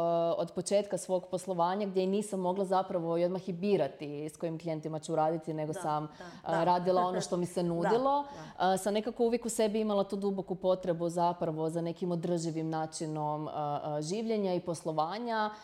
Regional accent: Đurđevac, Koprivnica-Križevci County, Croatia; now in Zagreb, Croatia; preselila sam se iz Đurđevca, mjesto gdje sam zapravo bila pola svog života, u Zagreb

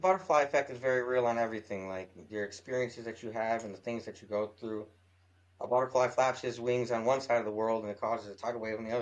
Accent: Lansing, Michigan, United States; also born or lived in Wolverine, Michigan / Gary, Indiana; In Lansing, Michigan, for the most part. A lot of my childhood I spent up north in Wolverine, Michigan, on summer times in the woods. And I grew up a little bit in Gary, Indiana.

